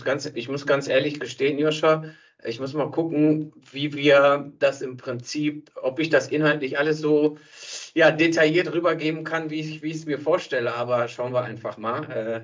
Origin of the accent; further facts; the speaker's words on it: Bielefeld, North Rhine-Westphalia, Germany; geboren und aufgewachsen in Bielefeld, Ostwestfalen-Lippe, wie ich eben schon gesagt habe. Ich bin sozusagen die dritte Generation, kann man sagen.